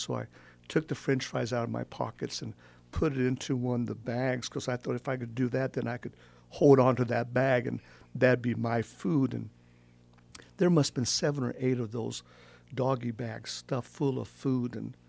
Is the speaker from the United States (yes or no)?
yes; Junction City, Kansas, United States; And then in 1961, my parents moved to Junction City, Kansas, and became teachers there. And I grew up in Junction City.